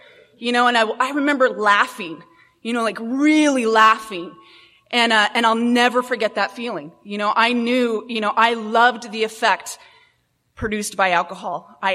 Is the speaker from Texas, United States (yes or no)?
yes; Houston, Texas, United States; born there; You know, I was born in Houston, Texas